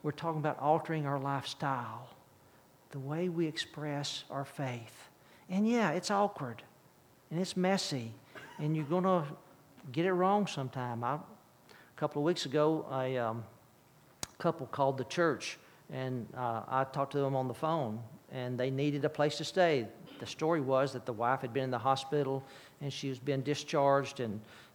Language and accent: English; Birmingham, Alabama, United States; I grew up in Birmingham, Alabama in the 60s. That's my history.